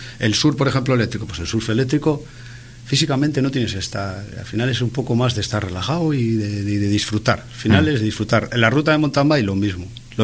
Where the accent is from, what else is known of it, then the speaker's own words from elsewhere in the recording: Laredo, Cantabria, Spain; moved away as an adult; Yo, por suerte, hice el servicio militar en Gran Canaria y con 18 años tuve que salir de Laredo. Bueno, tuve que salir. Quería salir y la mili me proporcionó salir de Laredo.